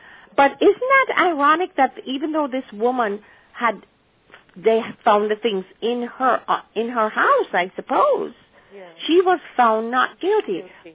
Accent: Kingston, Jamaica; But I was born and raised in Kingston, but my relatives, my mother's relatives, were all in Savlamar in Westmoreland

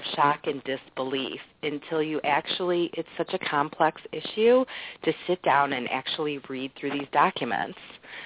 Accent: Missouri, United States; I grew up in the Coldwater Creek area, and I didn't know.

